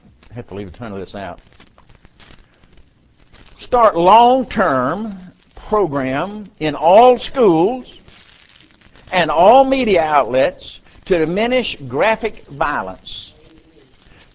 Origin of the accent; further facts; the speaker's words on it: United States; I'm an American.